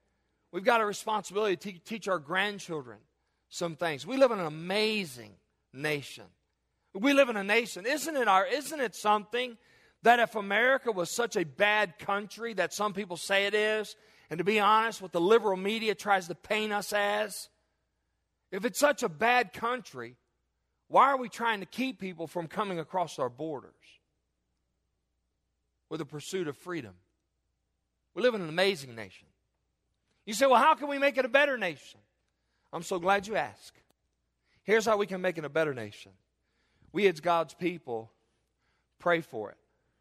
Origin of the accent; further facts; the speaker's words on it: United States; As an American, as a free American, yes, we have freedoms